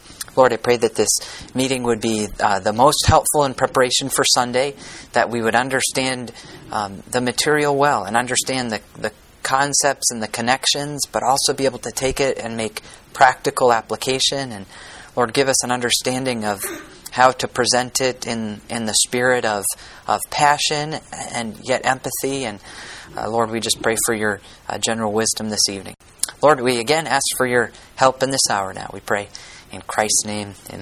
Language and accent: English; Concord, New Hampshire, United States; I grew up in Concord, New Hampshire, and sometime during my high school years, the Common Man Restaurant was built